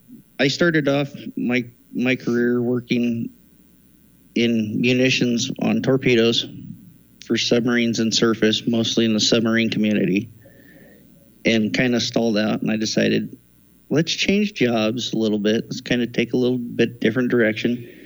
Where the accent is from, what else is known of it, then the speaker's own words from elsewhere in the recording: Oregon, United States; I grew up in Central Oregon, and, you know, you can work on ranches and farms, work in the resort industry